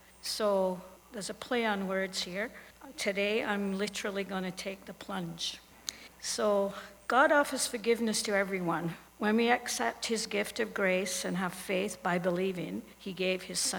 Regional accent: England, United Kingdom; I grew up in England, I went to Sunday school, and I gave my heart to Jesus around the age of 9.

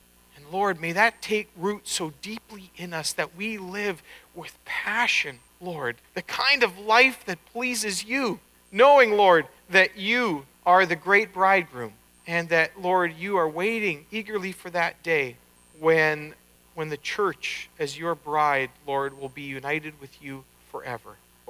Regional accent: Elm Creek, Manitoba, Canada; It's like my hometown of Elm Creek, and people go blank, and it's like, well, it's close to Winnipeg

